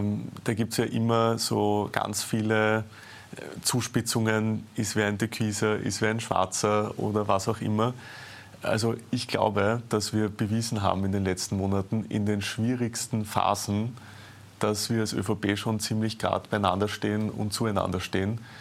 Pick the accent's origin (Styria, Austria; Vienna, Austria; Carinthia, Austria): Vienna, Austria; Naja, ich bin im Favoriten aufgewachsen, wohne auch noch immer dort.